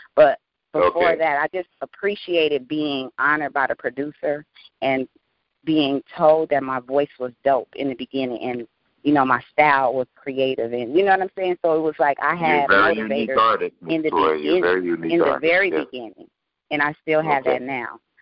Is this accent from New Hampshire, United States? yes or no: no; Chicago, Illinois, United States; born there; also born or lived in Los Angeles, California; I was born in Chicago, Southside, Cook County Hospital.